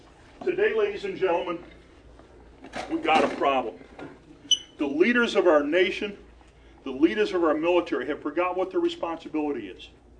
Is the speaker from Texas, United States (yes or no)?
no; Illinois, United States; Now, I come from Illinois. I come from the land of Lincoln, okay?